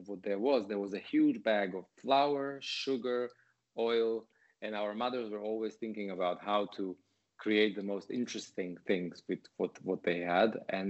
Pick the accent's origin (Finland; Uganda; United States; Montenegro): Montenegro; English is a second language; The reason why I haven't met many Montenegrins is because there aren't many of us.